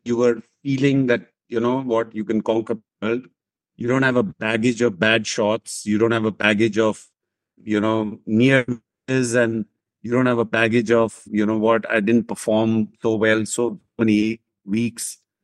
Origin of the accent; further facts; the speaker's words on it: Chandigarh, India; And there was a tournament happening in my hometown, the Chandigarh Open.